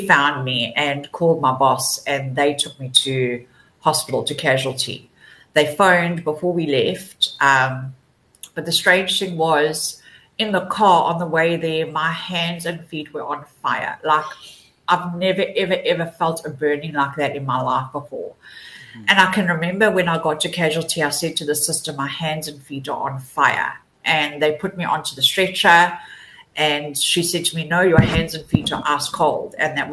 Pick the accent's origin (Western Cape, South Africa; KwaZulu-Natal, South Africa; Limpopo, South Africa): KwaZulu-Natal, South Africa; also born or lived in Johannesburg; Well, I was born in Joburg, and then my parents moved to KZN. And I obviously did my high schooling here